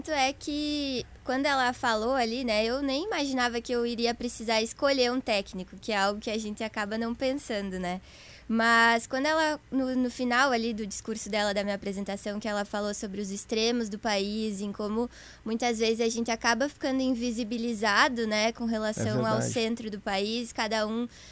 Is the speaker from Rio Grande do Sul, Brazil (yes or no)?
yes; Santana do Livramento, Rio Grande do Sul, Brazil; now in Porto Alegre, Brazil; Por isso que eu tô aqui, né, na capital. Vim lá de Santana do Livramento e...